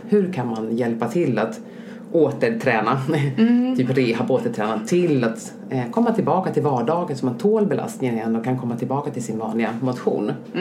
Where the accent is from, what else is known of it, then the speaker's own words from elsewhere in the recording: Stockholm, Stockholm County, Sweden; Jag är uppvuxen här i Stockholm